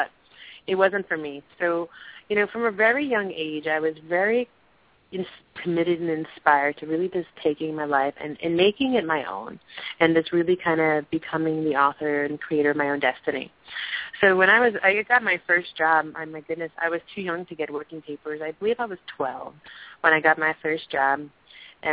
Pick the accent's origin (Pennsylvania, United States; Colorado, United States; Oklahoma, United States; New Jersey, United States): New Jersey, United States; born there; So, you know, I was born in New Jersey, and my parents are really, they're kind of mountain people